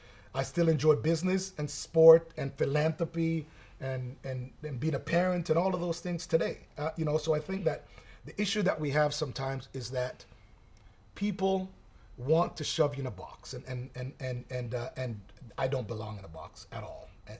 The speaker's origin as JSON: {"language": "English", "town": "Oakville", "region": "Ontario", "country": "Canada", "tie": "born or raised there", "said": "So me moving to Canada, growing up in Oakville"}